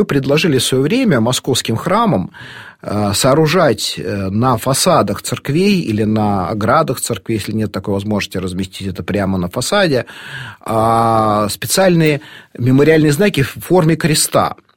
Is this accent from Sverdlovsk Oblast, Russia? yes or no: no; Moscow, Russia; а у москвичей был свой говор, своя языковая субкультура, и это интересно, мы... Акающий город, да, мы в этом смысле совершенно отличны от поволжских городов.